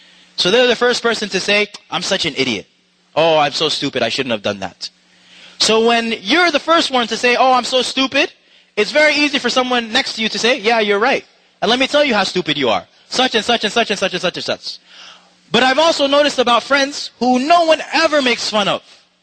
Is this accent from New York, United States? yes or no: yes; New York, United States; I am from New York